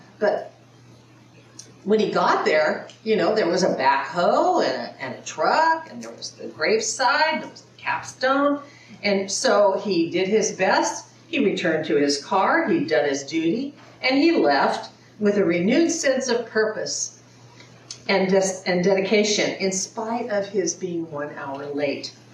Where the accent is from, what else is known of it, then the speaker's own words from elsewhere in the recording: McKinleyville, California, United States; I was raised in McKinleyville, and every house in McKinleyville had septic tanks.